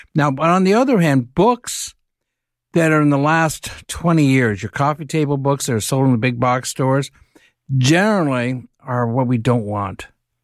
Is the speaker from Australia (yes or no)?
no; Ireland; I'm Irish.